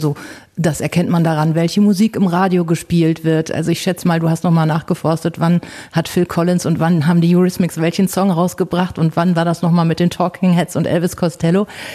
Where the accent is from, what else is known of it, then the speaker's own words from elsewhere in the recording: Hamm, North Rhine-Westphalia, Germany; wenn ich gesagt habe, ich komme aus Hamm